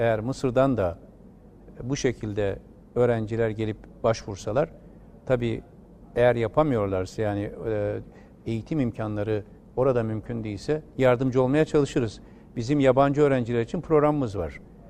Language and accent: Turkish; Taurus Mountains, Turkey; born there; köyde biz Toroslar'da, çok yüksek dağlarda, metruk bir köyde doğdum ben.